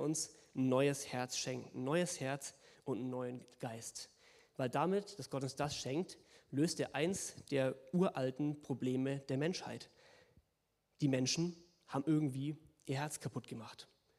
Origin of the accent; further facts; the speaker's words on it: Bavaria, Germany; ich komme aus Franken, da sind einige Leute Clubfans